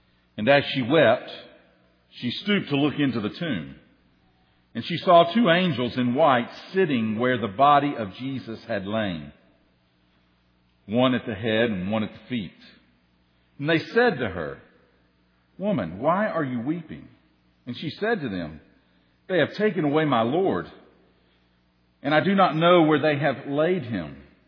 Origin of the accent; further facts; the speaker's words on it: Tennessee, United States; I'm a Tennessee boy, and so I grew up in the hills of Tennessee, and it was not uncommon to see a possum as roadkill on the side of the road